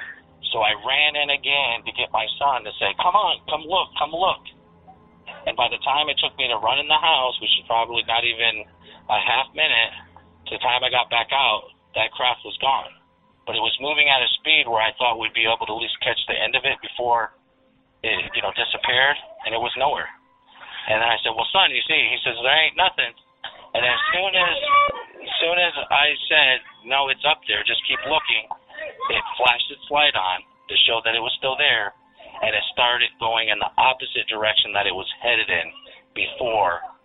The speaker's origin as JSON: {"language": "English", "region": "Illinois", "country": "United States", "said": "I'm from Central Illinois."}